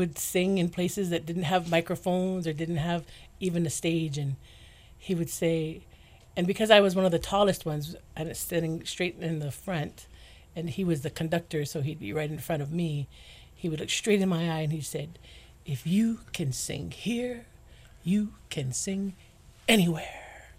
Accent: Kailua, Hawaii, United States; I was born and raised, and I always say well-fed, if your listeners could see me, in Kailua.

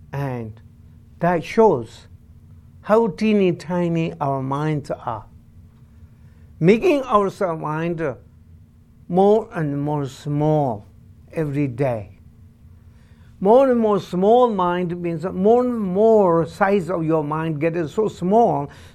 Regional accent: Tibet, China; And I'm from Tibet, so grow up with a yak stick and lamb chops and cheese and yogurt.

